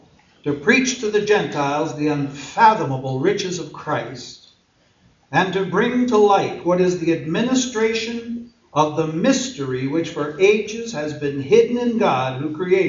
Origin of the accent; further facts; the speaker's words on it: New York, United States; I come from New York.